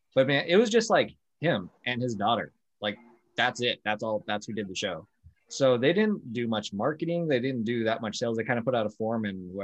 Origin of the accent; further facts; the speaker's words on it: Albuquerque, New Mexico, United States; now in Las Vegas, United States; I grew up in Albuquerque, New Mexico, then moved to Vegas. So I've never like had a home team.